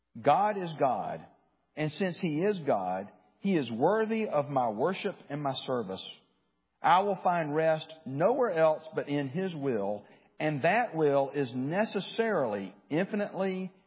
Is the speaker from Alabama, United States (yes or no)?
yes; Birmingham, Alabama, United States; Growing up in Birmingham, Alabama, as I did, if you went on a beach vacation, you either went to Gulf Shores, Alabama, or you went to the Florida Panhandle